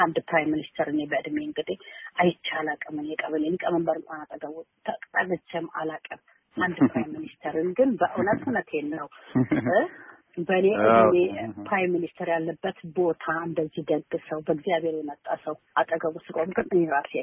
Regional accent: Eritrea; እኔ እንደ ኤርትራዊት ልሂድ የገፋፋኝም ይህንን ግንብ ማፍረስ አለብኝ ያልኩትም

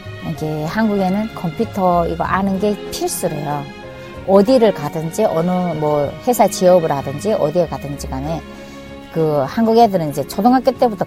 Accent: Hamhung, South Hamgyong, North Korea; now in South Korea; 고향은 북한이고요. 함흥냉면 하면 많은 사람들이 알고 있고 또 저희 고향은 함경남도 함흥에서 제가 그 탈북을 해서 대한민국에 입국해서 지금은 그래도 나름대로 제가 그 대한민국에 잘 정착해서 결혼까지 하고

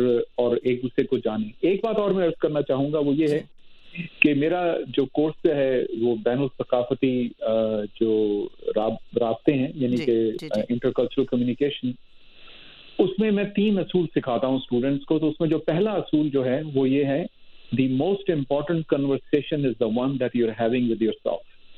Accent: Pakistan; now in Buffalo, United States

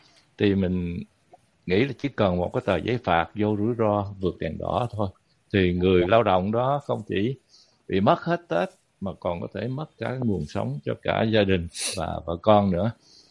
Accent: Bac Lieu, Vietnam; năm nay ở dưới quê tôi á, ở quê tôi ở Việt Nam là ở Bạc Liêu, là một cái tỉnh cực kỳ nghèo.

